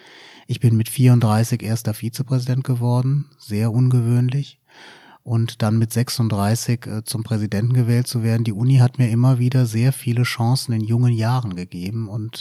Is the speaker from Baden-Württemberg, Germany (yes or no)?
no; Düren, North Rhine-Westphalia, Germany; born there; Also ich bin in Düren bei Aachen geboren